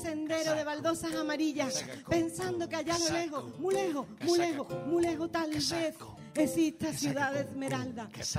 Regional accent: Utrera, Andalusia, Spain; un viaje a los rincones del sur, a mi tierra, a Andalucía, a Utrera

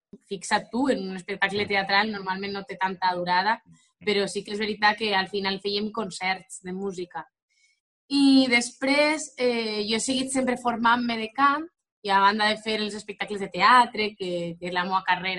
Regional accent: Rafelcofer, Valencian Community, Spain; Jo vaig començar a estudiar solfeig a 5 anys a la banda del meu poble, de Rafelcofer

